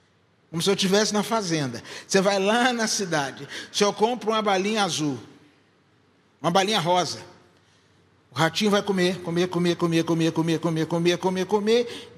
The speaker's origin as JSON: {"language": "Portuguese", "region": "Rio de Janeiro", "country": "Brazil", "said": "Aí, eu, suburbano que sou, da Penha, esculachei."}